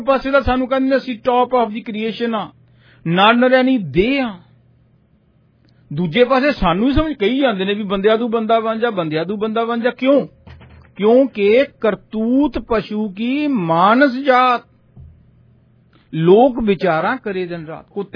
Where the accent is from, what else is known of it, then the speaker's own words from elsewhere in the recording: Punjab, India; ਮੈਨੂੰ ਪਤਾ ਮੈਂ ਪੰਜਾਬ ਤੋਂ ਹਾਂ, ਸਾਡੇ ਬਰਨਾਲੇ ਵੀ, ਬਠਿੰਡੇ ਵੀ